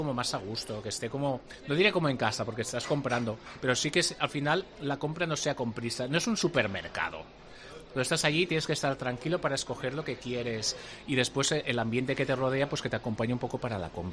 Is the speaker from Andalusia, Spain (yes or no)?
no; Barcelona, Catalonia, Spain; now in Santander, Spain; yo soy de Barcelona, hace 4 años que vivo aquí